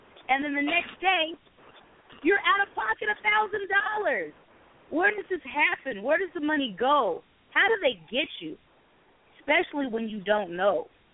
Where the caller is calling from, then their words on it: Las Vegas, Nevada, United States; I'm calling straight out of Las Vegas.